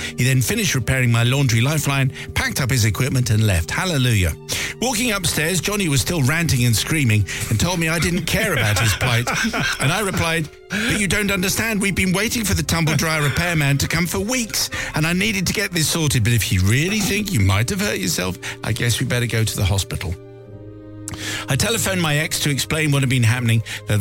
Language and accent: English; Bristol, South West England, United Kingdom